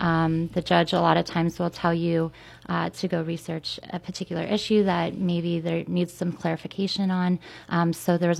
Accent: Pennsylvania, United States; I grew up in Washington County with my parents. My entire family's from the South Hills area.

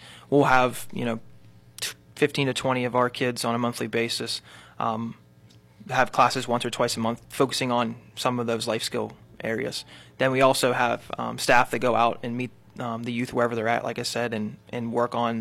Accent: Pennsylvania, United States; then came up here to my hometown of Butler County

